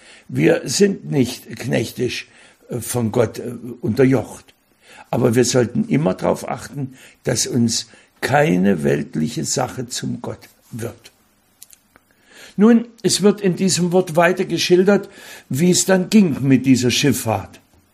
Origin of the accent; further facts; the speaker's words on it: Weißenfels, Saxony-Anhalt, Germany; Aus meinem Heimatort Weißenfels stammt ein Dichter.